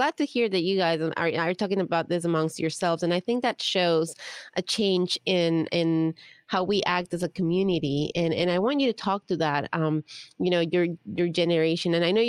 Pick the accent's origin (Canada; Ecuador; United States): Ecuador; So I'm originally from Ecuador